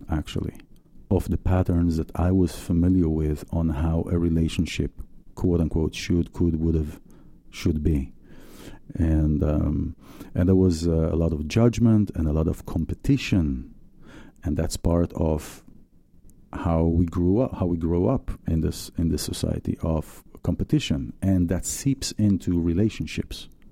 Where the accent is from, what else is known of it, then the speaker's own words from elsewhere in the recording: Israel; And I grew up in Israel. My dad was the chief of police of Tel Aviv, and my mom was at home.